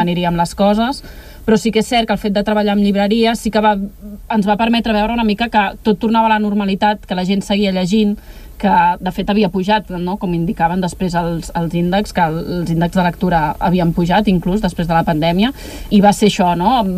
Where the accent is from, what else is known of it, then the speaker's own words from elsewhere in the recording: Badalona, Catalonia, Spain; Doncs el motiu principal és perquè som de Badalona.